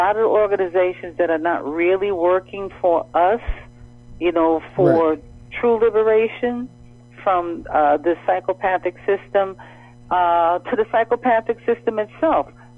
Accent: Brooklyn, New York, United States; I remember I'm from Brooklyn to those block parties, you know, we had a ball

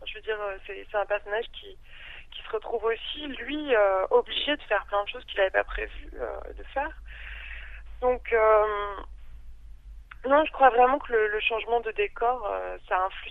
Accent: Provence-Alpes-Côte d'Azur, France; En l'occurrence, moi, je suis de la Côte d'Azur.

